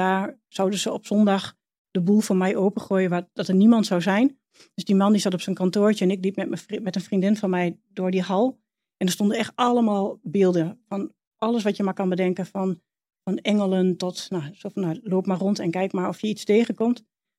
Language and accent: Dutch; Hengelo, Overijssel, Netherlands; Ik kom uit Hengelo, hè? Super nuchter.